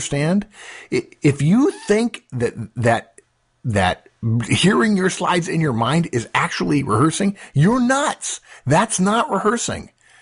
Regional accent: Los Angeles, California, United States; When I was in high school, I grew up in Los Angeles.

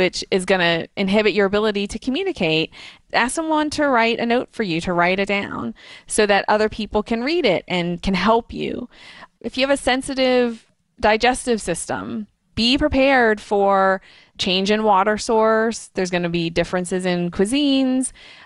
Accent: United States; People obviously can always tell when I go to UK that I'm American.

